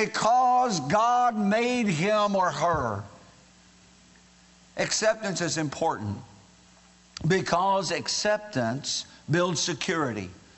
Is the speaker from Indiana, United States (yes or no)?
yes; Indiana, United States; I'm from Indiana. Of course I play basketball.